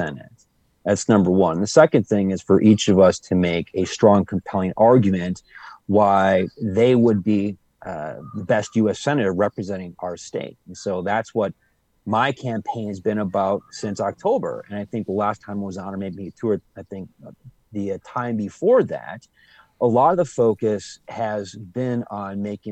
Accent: Wisconsin, United States; I mean, I come from Little Street, Wisconsin. I grew up on Carolyn Drive, a working class neighborhood.

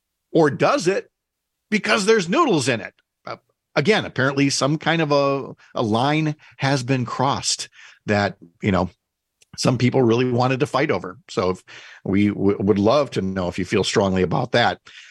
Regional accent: Minnesota, United States; being born and raised in Minnesota, but with a parent who lived in Wisconsin

